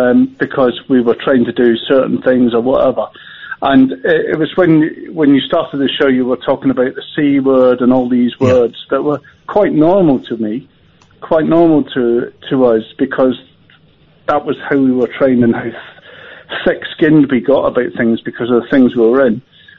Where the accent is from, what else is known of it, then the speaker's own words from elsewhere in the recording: Glasgow, Scotland, United Kingdom; I can be mad, and I'm from Glasgow